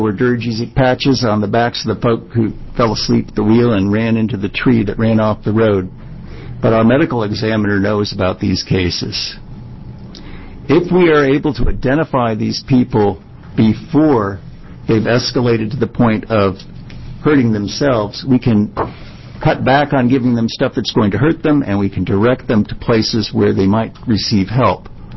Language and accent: English; Oregon, United States; I come from Clatsop County.